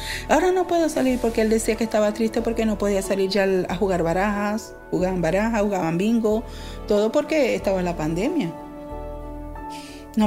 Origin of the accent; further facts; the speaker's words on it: La Victoria, Aragua, Venezuela; moved away; Bueno, nací en Venezuela, en una ciudad llamada La Victoria, estado Aragua. Allí me crié, allí estudié.